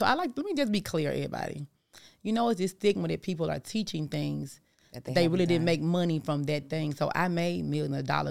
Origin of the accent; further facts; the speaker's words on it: Memphis, Tennessee, United States; now in Atlanta, United States; I am from Memphis, Tennessee, but mm-hmm. I live in Atlanta.